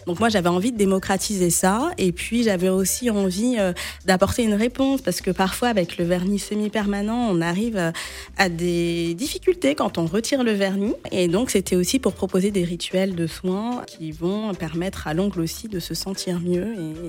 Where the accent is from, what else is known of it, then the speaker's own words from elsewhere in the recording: Guadeloupe, France; parce que moi je suis guadeloupéenne